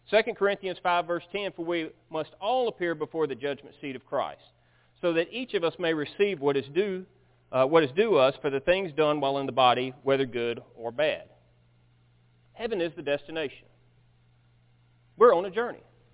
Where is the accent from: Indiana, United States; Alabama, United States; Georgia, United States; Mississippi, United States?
Alabama, United States; Birmingham; But as many of you guys know, I grew up in Birmingham.